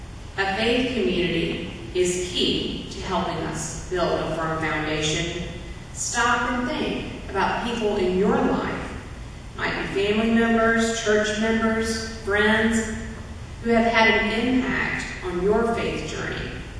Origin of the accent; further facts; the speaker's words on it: North Carolina, United States; I grew up in North Carolina, where we had nice, hot, sweaty summers